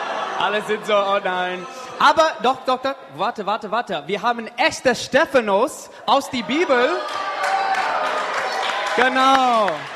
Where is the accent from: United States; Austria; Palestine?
United States; German is a second language; now in Germany; aus den USA